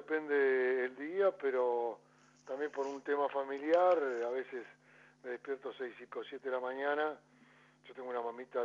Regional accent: Argentina; yo en la realidad soy ciudadano también argentino y soy más argentino que italiano

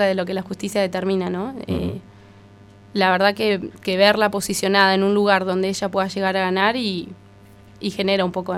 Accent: Argentina; como argentina y como ciudadana

